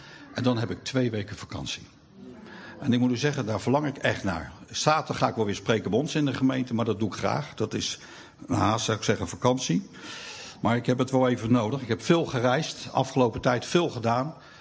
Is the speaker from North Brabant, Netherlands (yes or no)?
no; The Hague, South Holland, Netherlands; Ik kom uit Den Haag